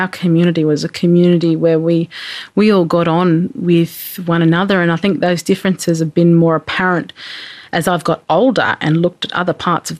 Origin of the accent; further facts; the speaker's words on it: Alice Springs, Northern Territory, Australia; And it was like the norm, I guess, growing up in Alice Springs in that respect.